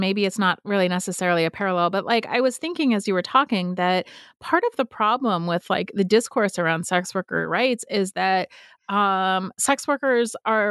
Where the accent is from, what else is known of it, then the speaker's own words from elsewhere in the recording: California, United States; moved away as an adult; now in Pittsburgh, United States; I'm from a coast. I'm from California, and I moved to Pittsburgh from the Bay Area.